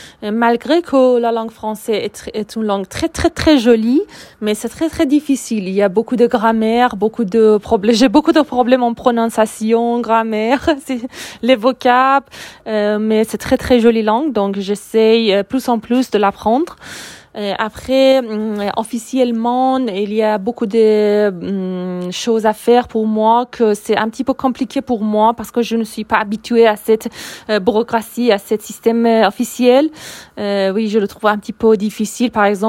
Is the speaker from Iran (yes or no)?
yes; Tehran, Tehran Province, Iran; je suis iranienne. Je suis née à Téhéran